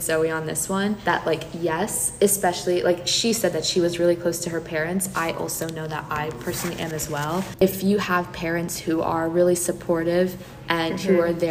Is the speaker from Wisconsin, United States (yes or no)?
no; Delaware, United States; So, Delaware.